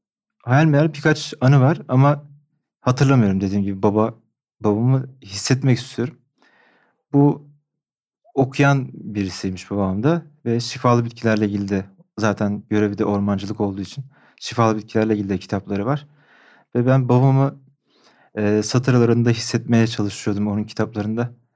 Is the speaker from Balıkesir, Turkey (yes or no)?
yes; Balıkesir, Turkey; Ben Balıkesirliyim.